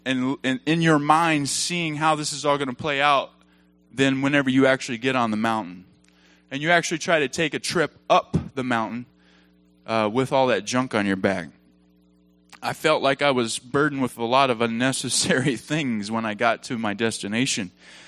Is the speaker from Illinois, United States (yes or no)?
no; Benton, Arkansas, United States; I'm from Arkansas, Benton, Arkansas.